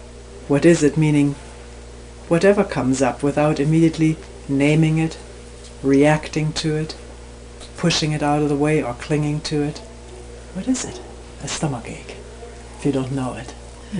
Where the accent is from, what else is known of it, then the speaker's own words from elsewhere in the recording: Germany; I grew up in Nazi Germany, half Jewish. The three children were baptized in Protestant church